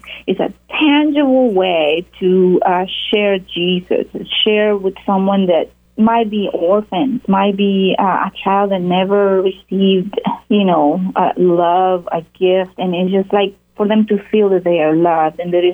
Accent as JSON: {"language": "English", "country": "Panama", "said": "I am from Panama"}